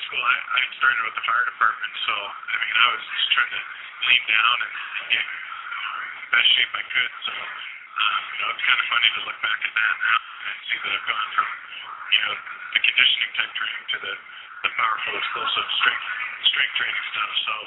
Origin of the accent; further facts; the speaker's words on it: Canada; I'm sure if you were to ask him the same question, he'd probably give me a hard time about being Canadian.